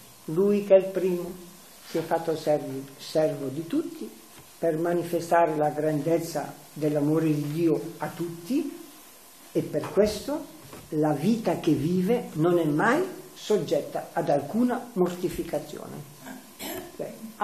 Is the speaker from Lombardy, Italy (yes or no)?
yes; Como, Lombardy, Italy; in dialetto comasco, io sono di Como, in dialetto comasco